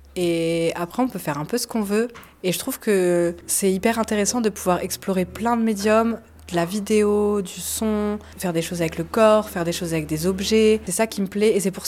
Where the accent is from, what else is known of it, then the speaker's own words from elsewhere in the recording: Algeria; now in France; je suis algérienne en France.